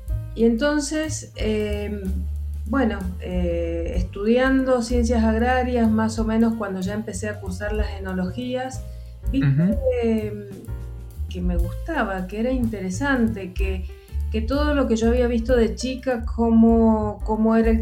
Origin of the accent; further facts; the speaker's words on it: Mendoza, Argentina; yo nací en Mendoza, me crié en una familia del lugar